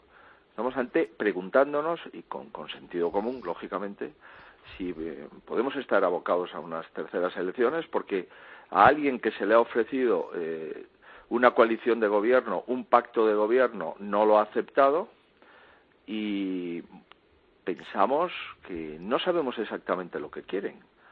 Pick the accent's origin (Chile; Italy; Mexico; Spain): Spain